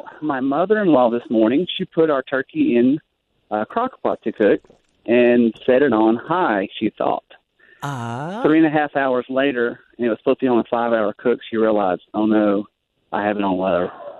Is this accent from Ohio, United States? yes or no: no; Black Neck, Kentucky, United States; Well, actually, I'm from Black Neck, Kentucky.